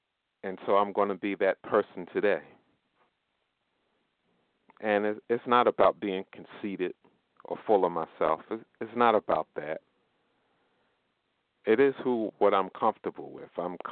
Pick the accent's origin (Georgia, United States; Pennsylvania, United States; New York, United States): New York, United States; You know, growing up in New York, you don't want to be friends with everyone you meet